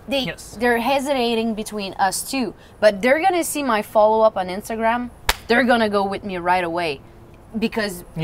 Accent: Canada; accent: French Canadian; English is a second language; I don't speak like a French Canadian because it's lovely, but Americans don't want it.

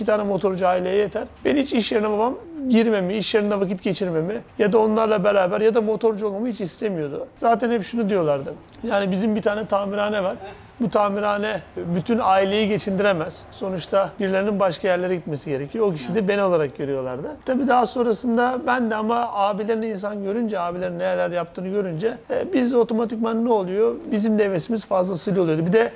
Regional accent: Akyazı, Sakarya, Turkey; kadar hayatımı, çocukluğumu yaşadığım yer açıkçası burasıydı. Daha sonra Sakarya'ya, yani büyük şehire taşındık ve orada babam bir tamirhane açtı kendine. Akyazı'da da vardı ama küçük bir tamirhaneydi.

